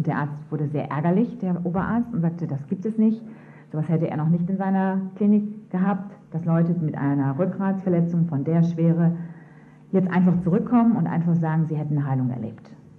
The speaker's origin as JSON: {"language": "German", "region": "Hamburg", "country": "Germany", "tie": "born or raised there", "said": "Ich bin aufgewachsen in Hamburg, habe ich schon gesagt"}